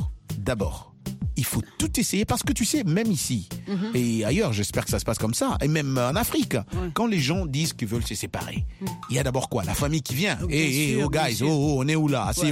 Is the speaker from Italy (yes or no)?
no; United States; French is a second language; Bon, moi, j'apprends plus parce que moi, je suis américain.